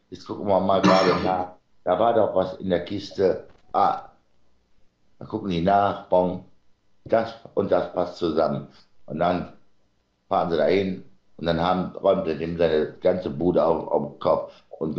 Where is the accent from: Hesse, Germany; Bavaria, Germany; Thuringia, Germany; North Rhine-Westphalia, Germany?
North Rhine-Westphalia, Germany; Cologne; Ich bin eine Kölsche, ich habe Kölsche Blut in mir.